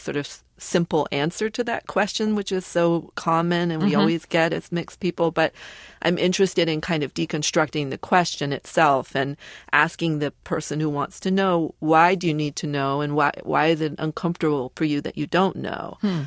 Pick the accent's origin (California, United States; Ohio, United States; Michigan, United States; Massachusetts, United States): Massachusetts, United States; Boston; But I was raised in Boston to identify myself as black.